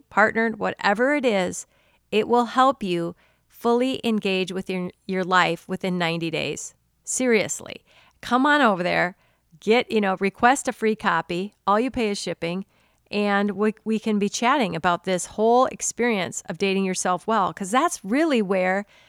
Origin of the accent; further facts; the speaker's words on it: Northern United States, United States; And because I'm from the South, not anymore, I'm originally from the North, but all y'all, I desire it for all y'all with all my heart, really, seriously.